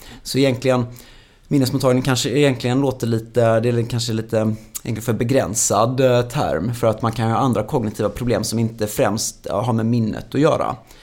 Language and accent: Swedish; Gothenburg, Västra Götaland County, Sweden; Nej, jag kom från Göteborg.